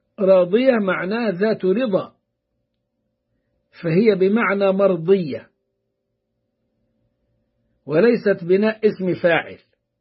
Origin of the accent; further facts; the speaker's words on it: Upper Egypt, Egypt; وبقولوا عندنا في الصعيد